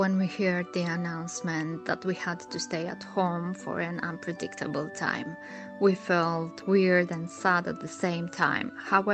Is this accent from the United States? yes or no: no; Greece; English is a second language; moved away as an adult; also born or lived in Albania; now in United Kingdom; My family and I came to the UK 1.5 years ago. I actually have 2 nationalities, Greek and Albanian. I was born in Albania and grown up in Greece. Both are extremely beautiful countries located in Southeast Europe.